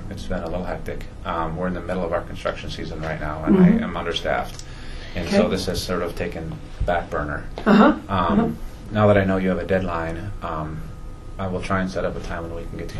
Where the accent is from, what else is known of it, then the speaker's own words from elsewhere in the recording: Wisconsin, United States; also born or lived in Minnesota, United States; I grew up in Wisconsin.